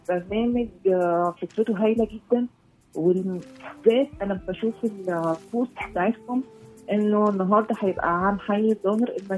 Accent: Egypt; moved away; انا من مصر بس عايشه بره

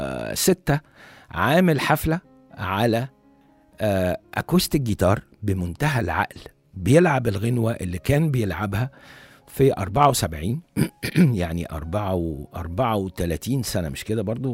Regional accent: Egypt; لينا فخر ان احنا مصريين

